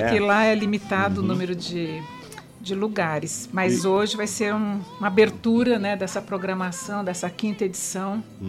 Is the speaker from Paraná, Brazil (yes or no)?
yes; Londrina, Paraná, Brazil; aqui em Londrina, na terra de … na minha terra.